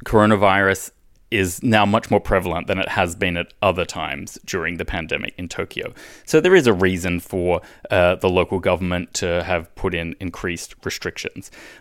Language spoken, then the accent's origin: English; Australia; like in my home country, Australia